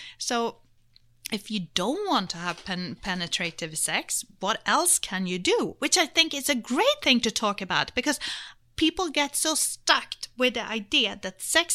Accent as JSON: {"language": "English", "country": "Sweden", "tie": "born or raised there", "lives_now": "Barcelona, Spain", "said": "In Barcelona. And then remember, I'm Swedish, actually."}